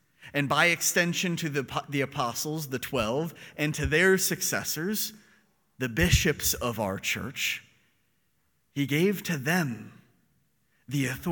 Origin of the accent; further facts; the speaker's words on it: St. Louis, Missouri, United States; born there; I was born in St. Louis, raised in a pretty standard Catholic family.